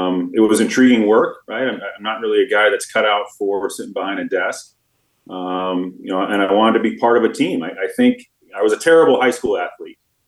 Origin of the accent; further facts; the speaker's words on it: Connecticut, United States; I grew up in Connecticut, a small town there.